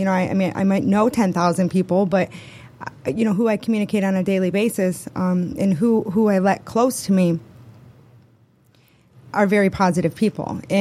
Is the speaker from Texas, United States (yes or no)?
no; Detroit, Michigan, United States; living in not such a great neighborhood growing up in Detroit and parents that didn't pay much attention to their children.